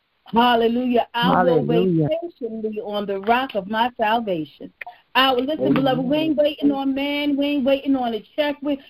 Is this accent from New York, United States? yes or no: yes; New York, United States; Because I'm from New York. In New York, we are always in a rush.